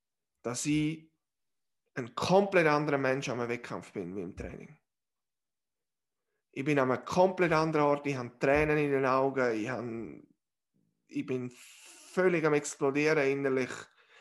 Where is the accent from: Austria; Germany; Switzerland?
Switzerland